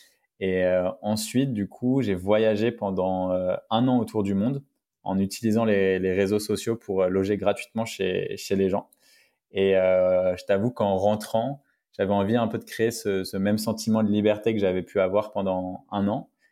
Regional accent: Paris, Île-de-France, France; Ouais, alors je suis né à Paris, à la Gare du Nord, donc à la Riboisière. Donc j'ai grandi entre Barbès et Pigalle, donc Paris Nord.

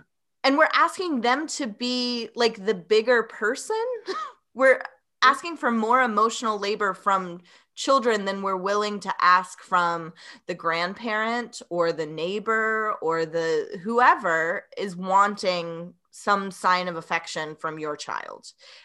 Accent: Tennessee, United States; I was born and raised in the Southeast in Tennessee.

